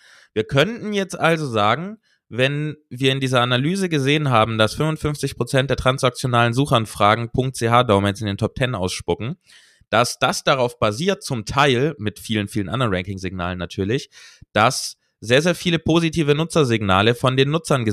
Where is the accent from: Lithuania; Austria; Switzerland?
Switzerland; ich bin in der Schweiz, ich bin Schweizer